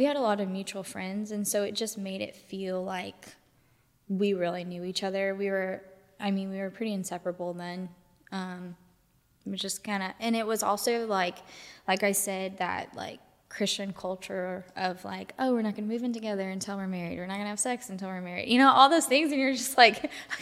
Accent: Palm Desert, California, United States; now in Nashville, United States; So, basically, from growing up in Palm Desert, I ended up, instead of continuing my soccer career stuff, not even a career, the goal of having it a career, I decided to have a backup plan

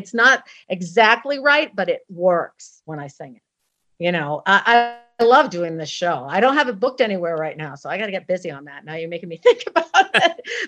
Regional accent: Maine, United States; And in it, I tell my story of growing up in Maine, how I discovered the music of the … in 1970, and I was 11 years old

